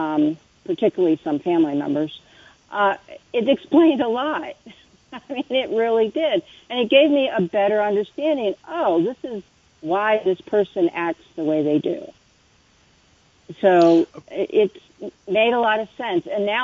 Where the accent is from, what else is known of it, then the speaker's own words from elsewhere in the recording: Maryland, United States; also born or lived in Pennsylvania; I live in Maryland. I've lived in Maryland all my life. I was born in Pennsylvania, but been in Maryland most of the time.